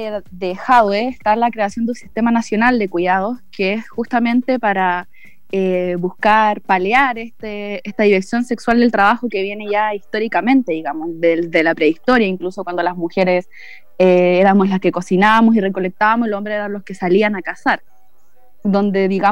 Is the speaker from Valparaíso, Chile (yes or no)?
yes; Valparaíso, Chile; nosotras somos de San Antonio, Cartagena, El Tabo, El Quisco y Algarrobo.